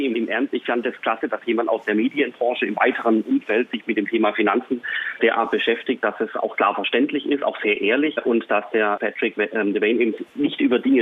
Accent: Baden-Württemberg, Germany; ich bin ja selber aus Schwaben, das kennt man so nicht im schwäbischen Raum.

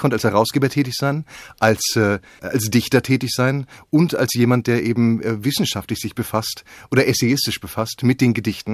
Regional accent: Schleswig-Holstein, Germany; now in Berlin, Germany; Also ich bin selbst aus Schleswig-Holstein, lebe aber in Berlin und war in Rom und so weiter.

